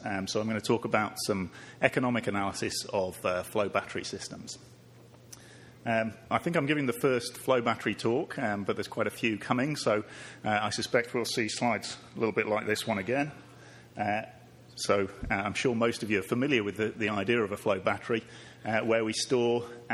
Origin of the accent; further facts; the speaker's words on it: Manchester, North West England, United Kingdom; I'm from Manchester in the UK. That's the real Manchester, obviously.